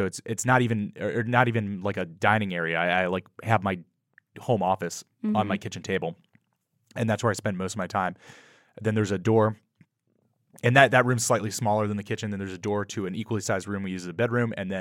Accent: Cincinnati, Ohio, United States; now in California, United States; Cincinnati.

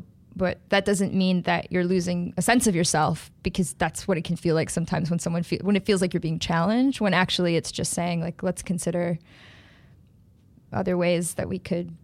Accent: Long Island, New York, United States; Right outside of the city. Both my parents worked in the city, but I grew up in Long Island.

